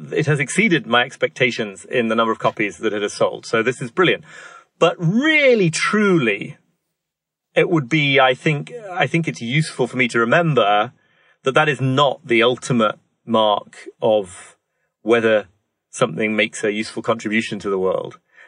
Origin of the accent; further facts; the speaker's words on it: York, Yorkshire and the Humber, United Kingdom; I grew up in York in the north of England, where there's a very beautiful, huge old cathedral called York Minster.